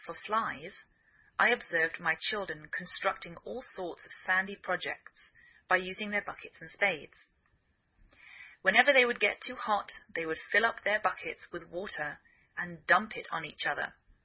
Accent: England, United Kingdom; now in United States

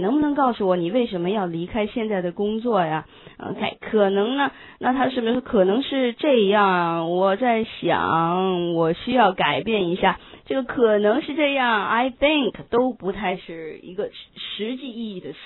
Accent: China; 我们中国人就直接问您有什么学历哈

